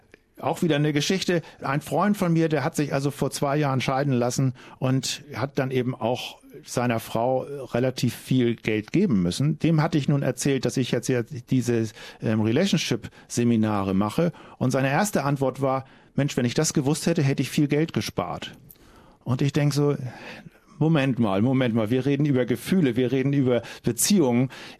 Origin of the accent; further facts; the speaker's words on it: Hamburg, Germany; Und ich komme aus Hamburg, nicht trockener Norddeutscher.